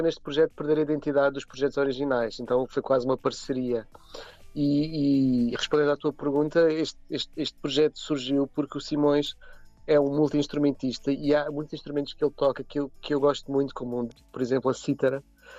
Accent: Setúbal, Portugal; que nós somos de Setúbal

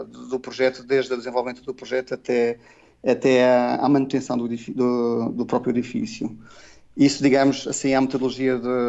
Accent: Madeira, Portugal; moved away as an adult; also born or lived in Coimbra; quando saí da Madeira e fui para Coimbra estudar

